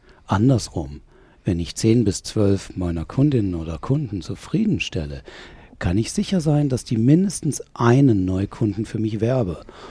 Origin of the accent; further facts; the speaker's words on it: Windhoek, Khomas, Namibia; also born or lived in Cape Town; now in Germany; gebürtig aus Windhoek, das ist in Namibia, das ist also im südwestlichen Afrika. Das heißt, ich bin also wirklich ein Nike-Schmeckter in jedem Sinne hier im Schwarzwald. Ich bin erst dann in Kapstadt ausgebildet als Medienwirt